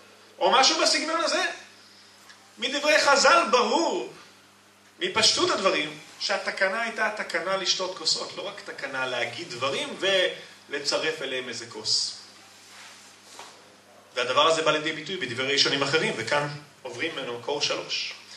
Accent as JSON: {"language": "Hebrew", "country": "Ireland", "second_language": "Hebrew", "said": "מה, אנחנו באנו מאירלנד? אני כן."}